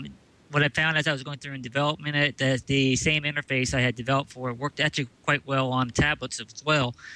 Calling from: Columbus, Ohio, United States; I'm from Columbus, Ohio.

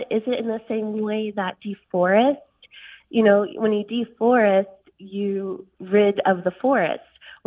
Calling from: Concord, North Carolina, United States; I'm from Concord, North Carolina, and I'm calling about the word deplane.

